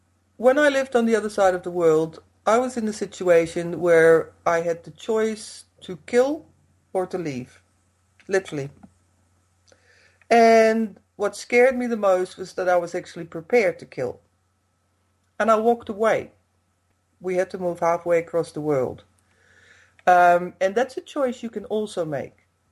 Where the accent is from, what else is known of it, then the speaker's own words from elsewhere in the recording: Netherlands; now in England; in my what used to be my home country, Holland